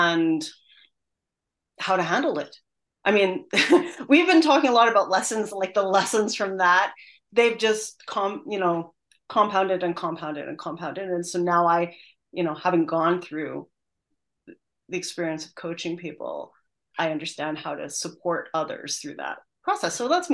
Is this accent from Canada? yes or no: yes; Canada; I'm originally Canadian